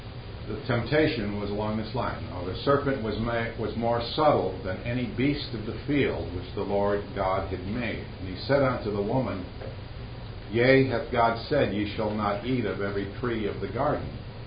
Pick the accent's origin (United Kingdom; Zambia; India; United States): United States; Minnesota; And I'm from Minnesota, and I can assure you that some of those lakes, it takes three minutes to say the name